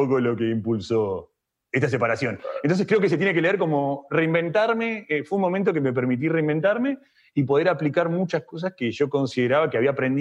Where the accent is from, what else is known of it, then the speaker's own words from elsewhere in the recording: Argentina; Yo me crié en este ambiente en Argentina de animación